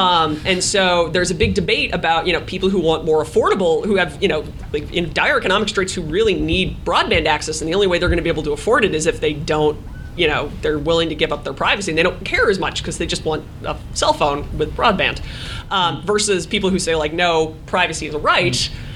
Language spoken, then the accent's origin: English; Middletown, New Jersey, United States; what, Middletown, New Jersey. No, we're just not going to give them phone service anymore. It's my hometown.